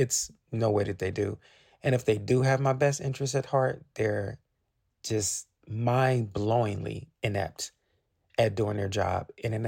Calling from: Cincinnati, Ohio, United States; I'm an African-American voter. I'm calling from Cincinnati, Ohio.

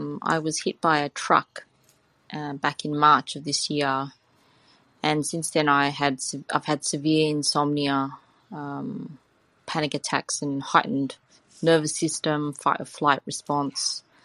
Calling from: Sydney, New South Wales, Australia; I'm calling from Sydney, Australia.

